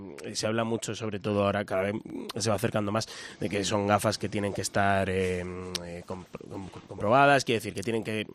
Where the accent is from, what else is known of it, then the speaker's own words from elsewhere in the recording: Spain; como buenos españoles que somos